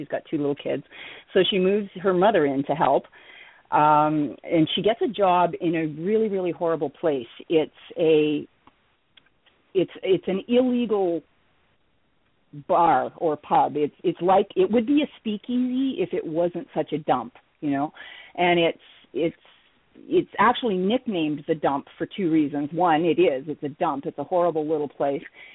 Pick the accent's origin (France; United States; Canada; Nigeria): Canada; I've been in the same district almost my entire life. I guess you'd call that a county in the States. I'm Canadian.